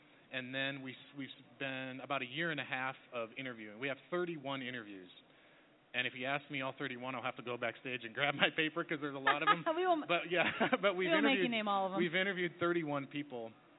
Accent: South Dakota, United States; But I grew up in South Dakota, and I moved to Denver and got into production there.

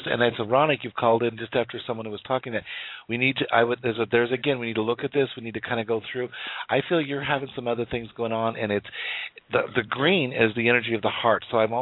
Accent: United States; Now, and I am Native American.

